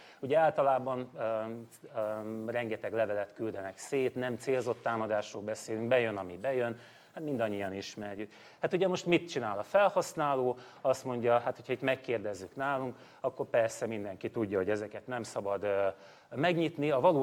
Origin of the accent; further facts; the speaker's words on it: Hungary; könnyű helyzetben vagyunk, magyarok vagyunk